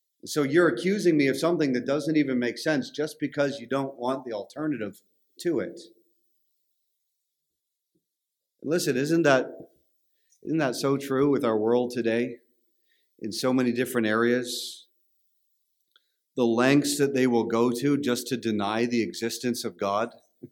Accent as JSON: {"language": "English", "country": "Canada", "said": "We're Canadian. We don't know all those things."}